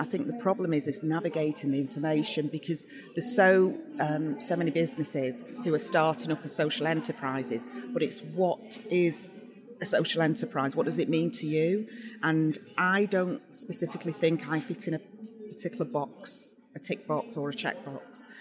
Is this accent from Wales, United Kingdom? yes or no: no; Manchester, North West England, United Kingdom; from SavvyGuest. I'm the founder and I'm a local girl from Manchester.